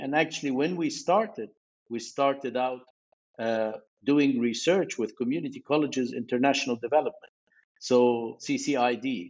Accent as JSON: {"language": "English", "country": "Egypt", "lives_now": "London, United Kingdom", "said": "I'm from Egypt originally"}